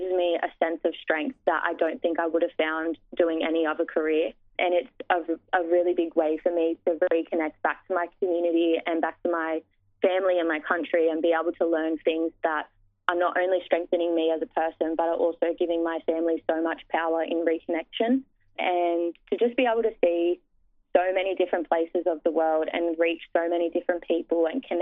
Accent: Sydney, New South Wales, Australia; I am a proud Wiradjuri woman. I was born and raised on Dari country in Western Sydney.

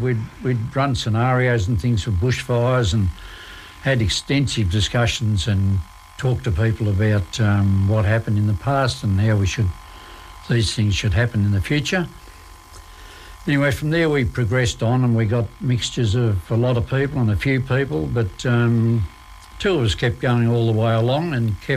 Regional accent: Warburton, North West England, United Kingdom; I'm born and bred in Warburton and still living there.

